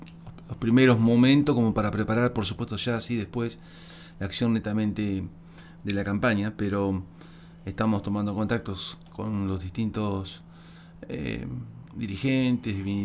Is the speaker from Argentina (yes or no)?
yes; Viedma, Río Negro, Argentina; born there; Yo soy nacido en Viedma